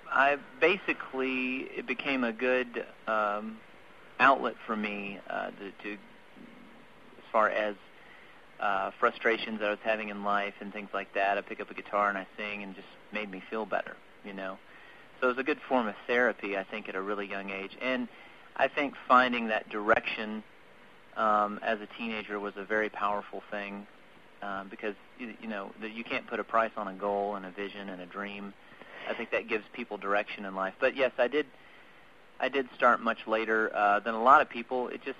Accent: Texas, United States; I grew up in Texas, actually, for 10 years of my life

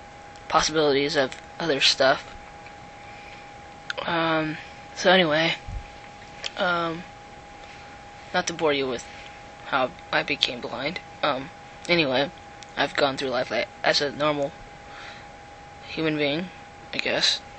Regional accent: Concord, California, United States; I'm from Concord, California, in the San Francisco Bay Area of Northern California.

